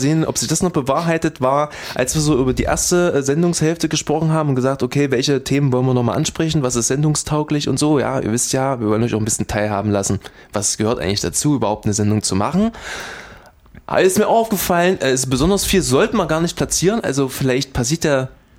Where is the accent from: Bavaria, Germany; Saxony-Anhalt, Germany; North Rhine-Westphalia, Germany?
Saxony-Anhalt, Germany; Halle; aus meiner Heimatstadt Halle